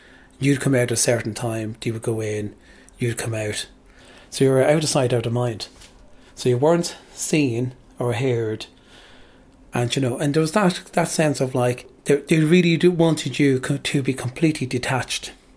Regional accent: Ireland; I was born an Irish traveller. I live as an Irish traveller. My family, my father's family, we lived on the roadside.

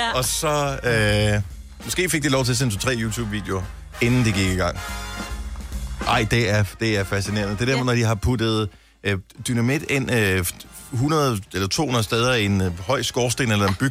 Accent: Region of Southern Denmark, Denmark; jeg er opvokset på Fyn, og der var ikke nogen Dalle Valle.

